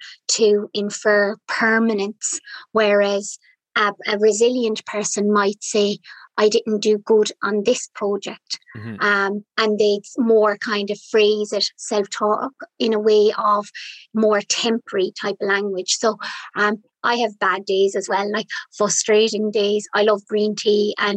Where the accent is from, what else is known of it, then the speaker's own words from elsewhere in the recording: Youghal, Munster, Ireland; So I'm from Youghal County, Cork, which is a seaside town in East Cork. So I'm lucky to have the beach on my doorstep.